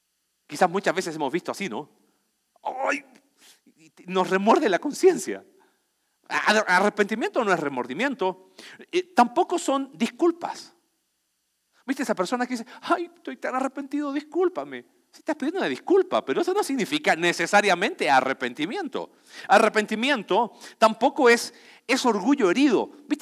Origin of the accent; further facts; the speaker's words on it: Chile; now in Mexico; Pues yo soy chileno, pero vivo en México y como como mexicano.